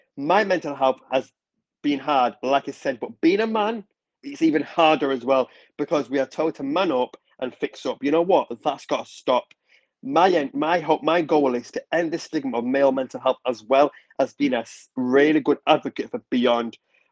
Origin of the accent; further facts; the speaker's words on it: Manchester, North West England, United Kingdom; from Manchester.